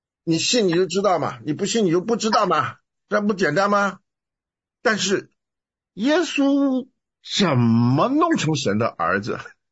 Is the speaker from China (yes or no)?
no; Taiwan; moved away as an adult; now in United States; 我从台湾来啊，我为什么来，我就是来学音乐的啊